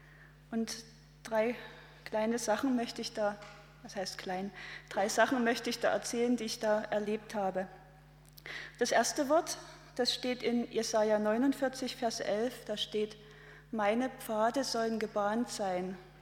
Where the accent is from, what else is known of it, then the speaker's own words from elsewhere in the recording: East Germany, Germany; Ich bin in der DDR aufgewachsen